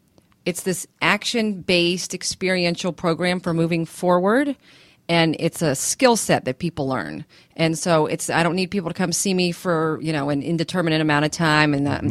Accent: Dunwoody, Georgia, United States; I grew up in Dunwoody, Georgia, so just around the corner from here.

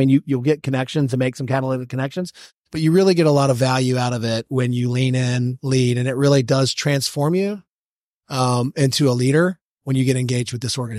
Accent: Roswell, Georgia, United States; I grew up here in Georgia as well, in Roswell

